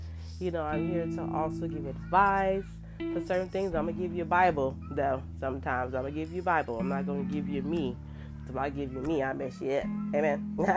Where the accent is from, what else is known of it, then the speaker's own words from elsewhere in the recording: Sacramento, California, United States; also born or lived in Chicago; now in Stockton, United States; I'm hailed from Chicago, Illinois, but I was raised in Sacramento. I reside in Stockton, California.